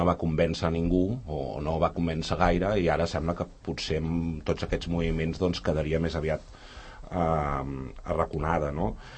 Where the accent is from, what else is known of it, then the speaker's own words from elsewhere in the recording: Barcelona, Catalonia, Spain; Jo vinc de Barcelona